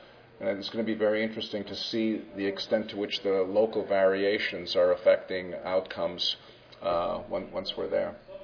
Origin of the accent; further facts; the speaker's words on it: Canada; I'm Canadian, but I work most of my life in the States.